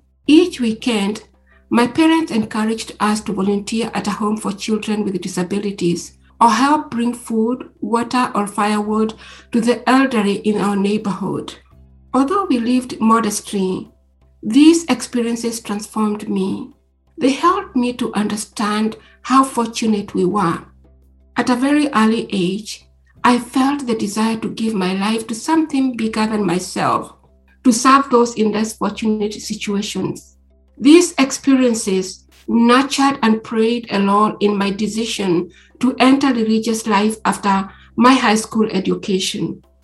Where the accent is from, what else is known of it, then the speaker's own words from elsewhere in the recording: Nakuru, Nakuru County, Kenya; I was born and raised in Nakuru, Kenya.